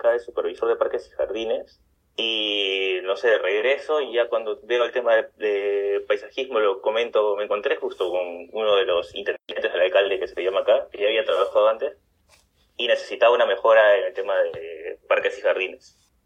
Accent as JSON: {"language": "Spanish", "region": "Lima", "country": "Peru", "moved": "as an adult", "lives_now": "Uruguay", "said": "Soy de acá, de Lima, Perú."}